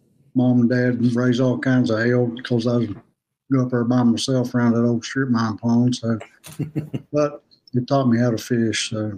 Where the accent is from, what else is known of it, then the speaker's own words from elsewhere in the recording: West Virginia, United States; also born or lived in Ohio; born and raised in West Virginia. I did live a little stint in Ohio, but we don't count that. I grew up about 20 minutes from the New River